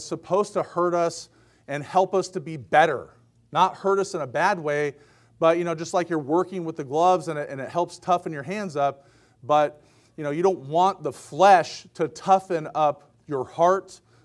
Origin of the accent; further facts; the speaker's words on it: Pacific Northwest, United States; I'm from the Northwest, so 90 is like roasting for us